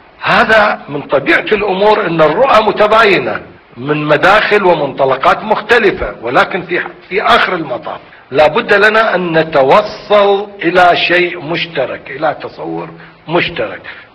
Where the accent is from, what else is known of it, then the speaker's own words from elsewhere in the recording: Iraq; ولكننا كعراقيين مصممين على أن تنقل السلطة إلى العراقيين بأسرع وقت ممكن